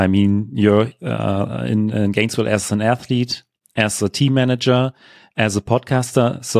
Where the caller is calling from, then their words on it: Germany; as always I'm joining from Germany